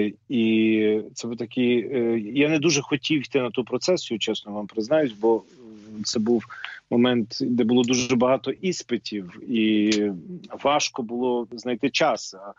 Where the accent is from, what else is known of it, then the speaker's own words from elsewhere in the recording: Chortkiv, Ternopil Oblast, Ukraine; Тоді якби я сам з Тернопільщини, Чортків, тоді всім було важко.